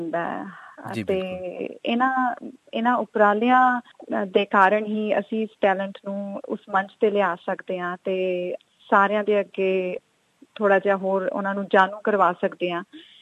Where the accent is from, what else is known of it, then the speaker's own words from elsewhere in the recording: Jalandhar, Punjab, India; moved away as an adult; now in Australia; ਮੇਰਾ ਪਿੱਛੋਂ ਪੰਜਾਬ ਤੋਂ ਜਲੰਧਰ ਤੋਂ ਹੀ ਹੈ, ਮੈਂ ਸ਼ੁਰੂ ਤੋਂ ਹੀ ਜਲੰਧਰ ਤੋਂ ਹੀ ਤੇ ਰਹੀ ਹਾਂ। ਮੇਰਾ ਜਨਮ, ਐਜੂਕੇਸ਼ਨ, ਸਕੂਲਿੰਗ, ਯੂਨੀਵਰਸਿਟੀ ਸਭ ਜਲੰਧਰ ਦੇ ਵਿੱਚ ਹੀ ਹੋਈ ਸੀ, ਤੇ 2005 ਦੇ ਵਿੱਚ ਜੀ ਮੇਰੀ ਮੈਰਿਜ ਕਰਕੇ ਮੈਂ ਆਸਟ੍ਰੇਲੀਆ 'ਚ ਆਈ ਸੀਗੀ।